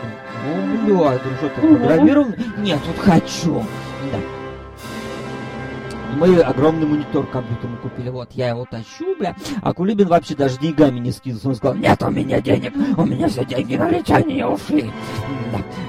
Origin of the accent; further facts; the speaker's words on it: Moscow, Russia; Мы же крутые, мы же москвичи, бля, Москва, блядь.